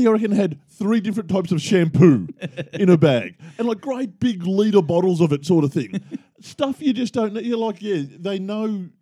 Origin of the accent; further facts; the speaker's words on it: Australia; What if I said, because I'm Australian, what if I said all Australians are idiots?